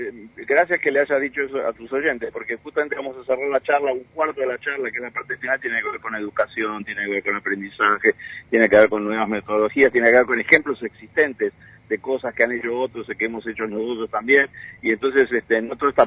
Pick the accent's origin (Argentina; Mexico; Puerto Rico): Argentina; Como somos argentinos, esas cosas nos pasan todos los días.